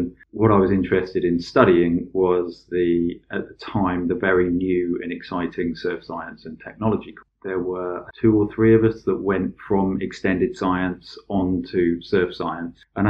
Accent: Plymouth, South West England, United Kingdom; I am a Plymouthian. I was born in Plymouth, and I've remained in Plymouth for much of my life.

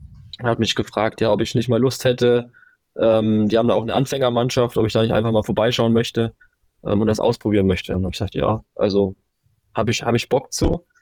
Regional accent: Bayreuth, Bavaria, Germany; Ich komme ursprünglich aus Bayreuth. Und ja, da war das Angebot jetzt nicht so riesig.

